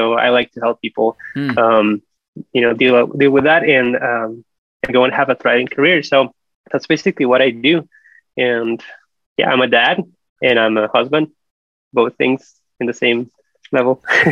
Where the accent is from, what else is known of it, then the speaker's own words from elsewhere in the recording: Costa Rica; I am originally from Costa Rica.